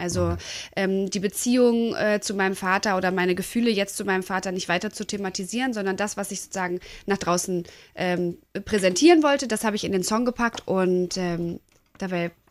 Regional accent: Berlin, Germany; Also ich komme aus Berlin und da ist alles echt noch grau

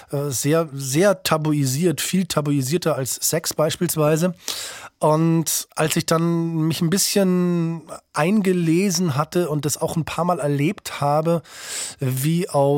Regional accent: Munich, Bavaria, Germany; Spielt auch in meiner Heimatstadt München, wo ich mich sehr gut auskenne.

